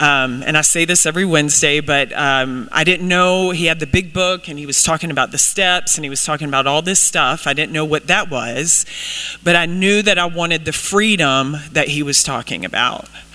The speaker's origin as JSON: {"language": "English", "town": "Anniston", "region": "Alabama", "country": "United States", "said": "But yeah, I'm from Anniston, Alabama."}